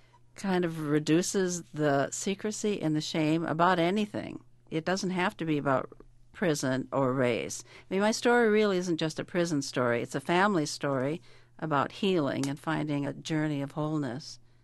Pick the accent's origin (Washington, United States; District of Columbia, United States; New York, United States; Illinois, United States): Washington, United States; Seattle; moved away; I left the West Coast, where I grew up in Seattle, and I moved to the Midwest